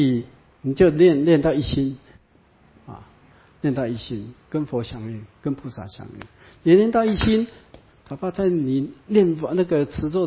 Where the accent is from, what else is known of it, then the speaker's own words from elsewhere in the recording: China; 可罗马拼音我们中国人读起来怪怪的